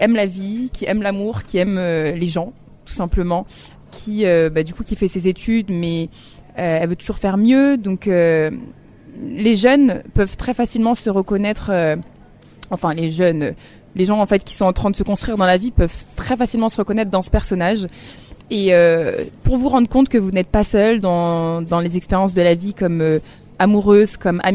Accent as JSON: {"language": "French", "country": "France", "said": "en tant que Français"}